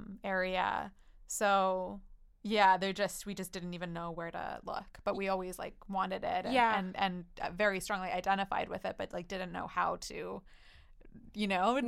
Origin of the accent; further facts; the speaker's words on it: Trail, British Columbia, Canada; also born or lived in Edmonton, Canada; I was born in Edmonton and went through grade one there and then moved to Trail.